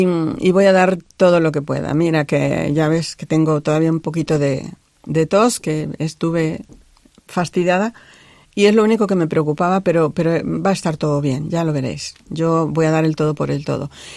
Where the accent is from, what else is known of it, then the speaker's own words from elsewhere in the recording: Sonora, Mexico; now in Ribadeo, Spain; Yo soy mexicana, soy de Sonora.